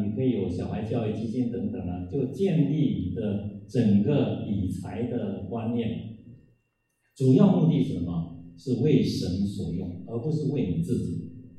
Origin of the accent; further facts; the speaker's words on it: Taiwan; 我是台湾来的